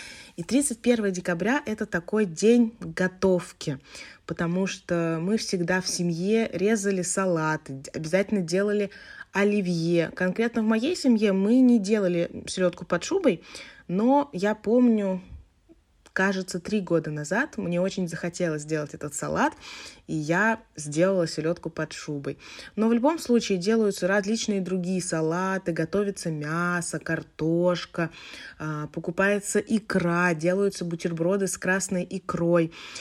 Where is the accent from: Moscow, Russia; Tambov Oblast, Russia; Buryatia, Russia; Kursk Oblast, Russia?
Moscow, Russia; Я из Москвы, поэтому я не буду рассказывать о Новом годе во всей стране. Я расскажу конкретно про свой город, про Москву